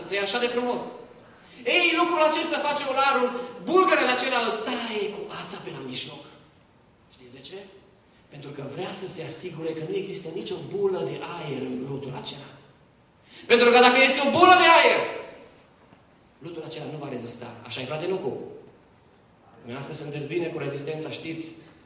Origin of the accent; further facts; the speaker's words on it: Transylvania, Romania; Sunt ardelean